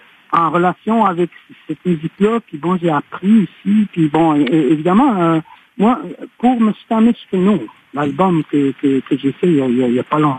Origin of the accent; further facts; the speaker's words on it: Newfoundland and Labrador, Canada; born there; Je suis venu au monde au Labrador, puis ma famille s'est déplacée, ou a été déplacée vers le sud, puis là je me suis retrouvé au Québec maintenant.